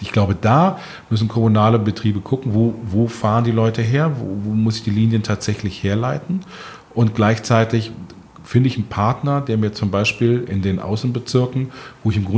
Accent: Bonn, North Rhine-Westphalia, Germany; Ich komme aus Bonn, gebürtig. Meine Heimatstadt und der ÖPNV, das ist eine tragische Geschichte.

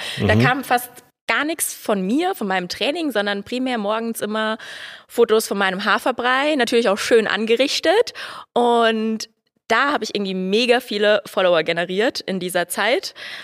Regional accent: Saarland, Germany; now in Freising, Germany; Ich wohne in Freising, komme aus dem Saarland.

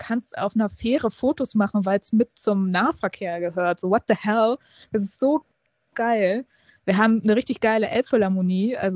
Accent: Hamburg, Germany; Ich bin ja gebürtige Hamburgerin

